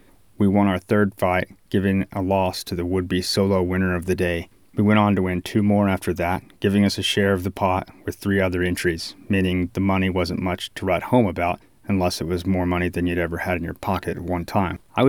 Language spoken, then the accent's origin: English; Texas, United States; I grew up in North Texas. When I was 5, my family bought some land outside of town from a family friend